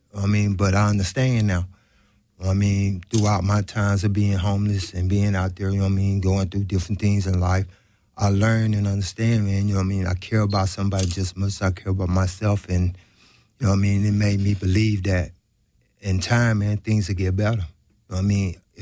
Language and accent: English; New Orleans, Louisiana, United States; I came out here from New Orleans